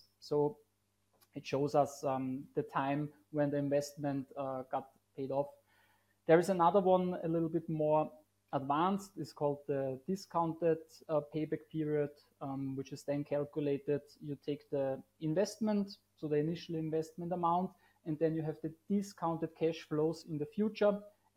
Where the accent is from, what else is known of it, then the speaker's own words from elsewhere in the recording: Austria; And to myself, born and raised in Austria, in the middle of Europe, I am a finance professional